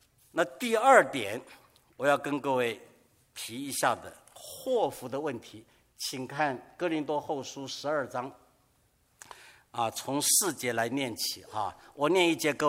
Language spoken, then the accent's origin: Chinese; Taiwan; moved away as an adult; now in United States; 三四十年前，我从台湾过来